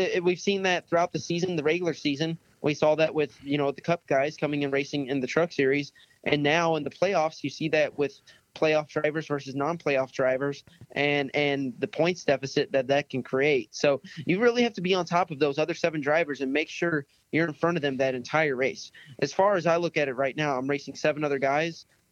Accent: Louisville, Kentucky, United States; I'm from Louisville, Kentucky. I'm 20 now, so I've been doing it about 13 years.

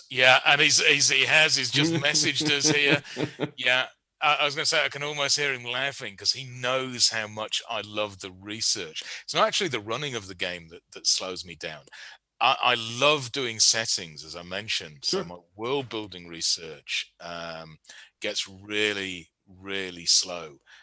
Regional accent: England, United Kingdom; As a European, as an English person, a British citizen, we were talking about doing a pulp 1930s game

